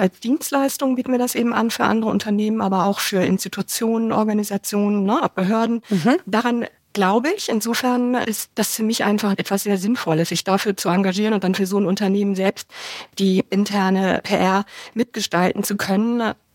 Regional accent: Bonn, North Rhine-Westphalia, Germany; ich bin eigentlich Bonnerin, das heißt sehr weit nördlich und 58 Jahre alt, vor circa 20 Jahren in Richtung Westerwald gezogen, inzwischen auf dem Land.

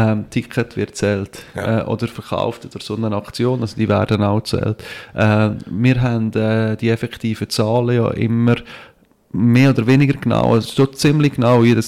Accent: Switzerland; das sind so ein bisschen die Umstände, wie wir sie immer haben bei uns in der Schweiz.

